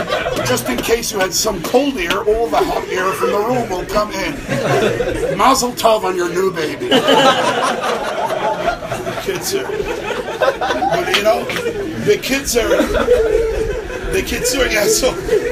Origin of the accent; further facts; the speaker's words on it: Brooklyn, New York, United States; I grew up in Brooklyn, and you had a three-story house